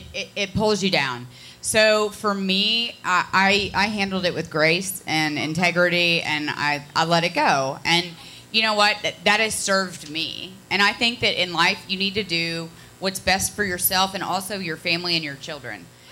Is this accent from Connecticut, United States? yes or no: yes; Connecticut, United States; also born or lived in Ohio; Well, I'm from Connecticut and then Ohio.